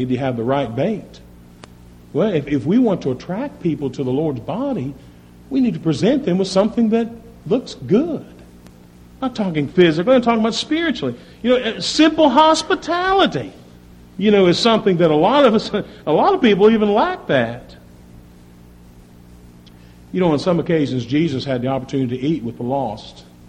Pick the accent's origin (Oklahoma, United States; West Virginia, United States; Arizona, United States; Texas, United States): West Virginia, United States; but you know that's because I'm from West Virginia. That's what you do there, right?